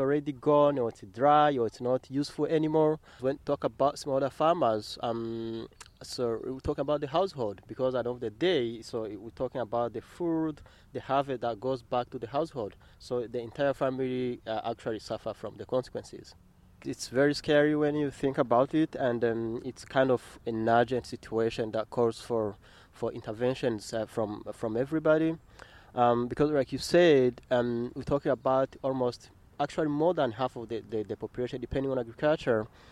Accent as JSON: {"language": "English", "country": "Rwanda", "said": "I'm from Rwanda."}